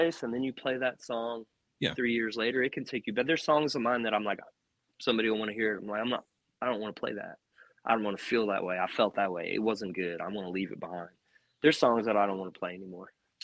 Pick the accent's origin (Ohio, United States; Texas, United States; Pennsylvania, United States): Texas, United States; Perryton; also born or lived in Nashville; I moved back out to my hometown about 9 months ago, and I was living in Nashville for a decade, but I live in Perryton, Texas. I live down the street from my parents.